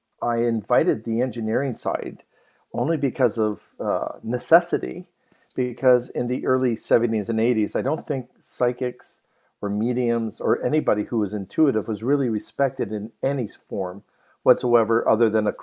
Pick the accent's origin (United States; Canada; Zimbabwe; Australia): Canada; Quebec; So I had to wait until I was actually 6 before I went into school back in good old Quebec.